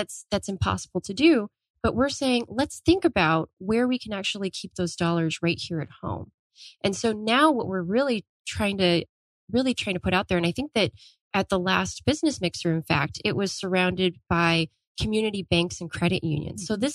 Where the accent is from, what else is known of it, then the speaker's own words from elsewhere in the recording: Chandler, Arizona, United States; also born or lived in Texas; So I actually, I'm almost 100% native Arizonan, because I grew up in the East Valley out here. I was actually in Chandler.